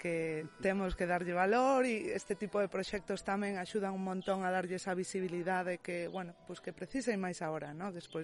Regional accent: Galicia, Spain; Para min foi un descubrimento, sendo galega

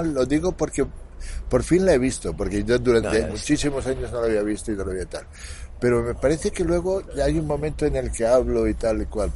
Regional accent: Valencia, Valencian Community, Spain; also born or lived in Madrid; una época de mi vida en la que yo vivía en Madrid, pero yo soy de Valencia.

